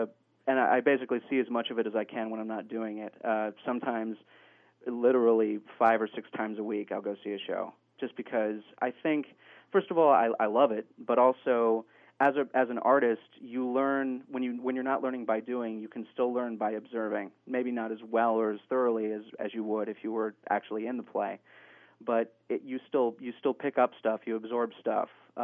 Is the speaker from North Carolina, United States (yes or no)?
yes; Raleigh, North Carolina, United States; I'm from North Carolina originally.